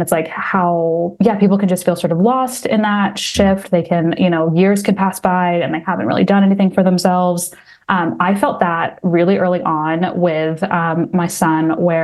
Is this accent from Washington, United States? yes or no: yes; Washington, United States; I am from Washington State originally, so I wanted it to be set there. I had a dog named Lola when I was growing up